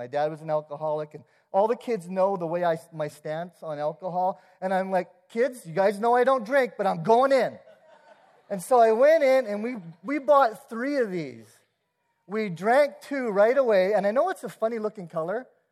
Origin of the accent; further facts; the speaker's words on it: Onaway, Alberta, Canada; I grew up in Onaway, which is minutes from Alberta Beach.